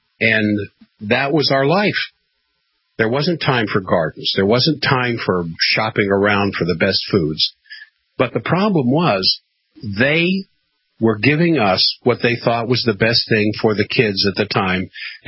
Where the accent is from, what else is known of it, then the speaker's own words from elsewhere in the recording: Washington, District of Columbia, United States; also born or lived in Northern Virginia; I was raised in Washington, D.C. I think the closest garden had to be 50 miles away into further Virginia, Northern Virginia, where I lived inside the Beltway